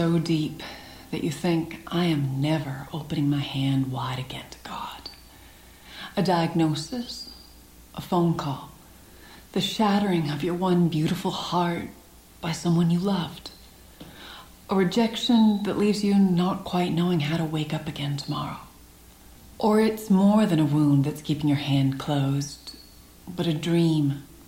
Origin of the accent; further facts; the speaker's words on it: Ontario, Canada; I'm from Ontario, Canada. And I'm married to a farmer.